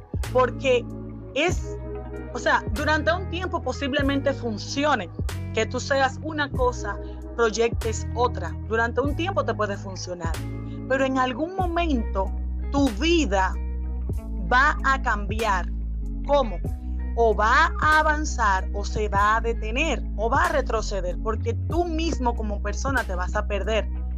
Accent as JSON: {"language": "Spanish", "town": "Haina", "region": "San Cristóbal", "country": "Dominican Republic", "said": "yo soy orgullosamente de Haina, sigo viviendo todavía en Haina y trato de seguir haciendo nido en mi comunidad"}